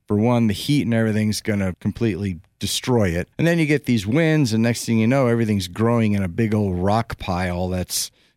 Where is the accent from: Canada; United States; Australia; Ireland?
United States; Nevada; And I just say that because I'm from Nevada and this is where I've lived most of my life